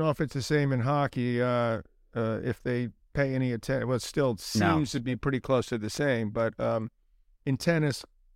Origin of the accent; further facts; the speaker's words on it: New York City, New York, United States; because I grew up in New York City. I'm biased, I admit. I think it's the greatest city in the world. I've had a lot of great experiences here, lived here my entire life.